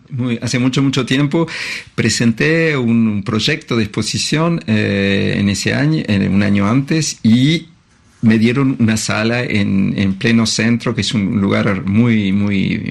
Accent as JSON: {"language": "Spanish", "region": "Montevideo", "country": "Uruguay", "tie": "born or raised there", "moved": "yes", "said": "En Montevideo el gran placer es volver a mi ciudad natal, que yo soy, que estoy muy, digamos, arraigado a mi ciudad, a pesar de que hace 40, 50, yo no sé cuántos años que me fui."}